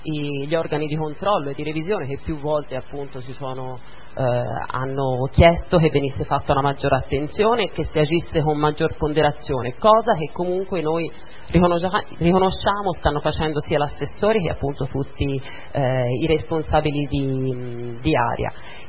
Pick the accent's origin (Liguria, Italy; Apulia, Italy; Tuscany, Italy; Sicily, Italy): Tuscany, Italy; Cavriglia; now in San Giovanni Valdarno, Italy; vengo dal comune di Cavriglia e sono a San Giovanni soltanto dal 2017.